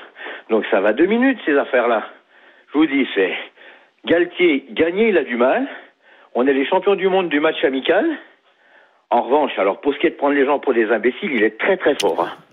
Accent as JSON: {"language": "French", "town": "Lons-le-Saunier", "region": "Bourgogne-Franche-Comté", "country": "France", "said": "je suis originaire de Lons-le-Saunier dans le Jura"}